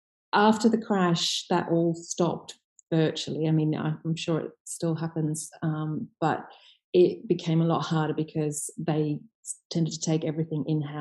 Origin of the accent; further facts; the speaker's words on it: Sydney, New South Wales, Australia; Sure. Well, I grew up in Manly in Sydney, which is it's a suburb just on the north side of the Sydney Harbour. It was just a very idyllic Australian childhood spent mostly in the sand, on the beaches